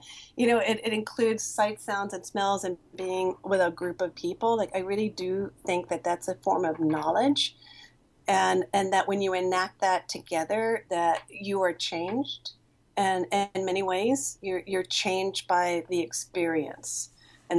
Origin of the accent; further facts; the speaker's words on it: Oklahoma, United States; just because I'm from Oklahoma, like with Creeks and Choctaws, that kind of call and response thing.